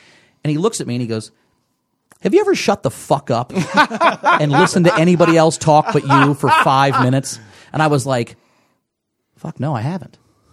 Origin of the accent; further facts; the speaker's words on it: Enon, Ohio, United States; I grew up in Enon, Ohio.